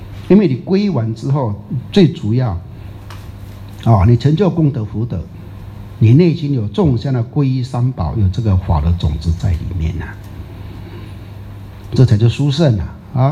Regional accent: Hengchun, Pingtung County, Taiwan; 一直像我们恒春那边，我们台湾那边啊，那有什么落山风啊、台风啊

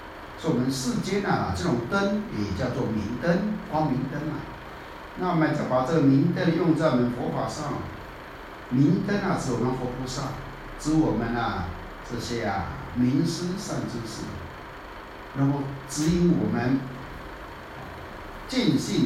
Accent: Taiwan

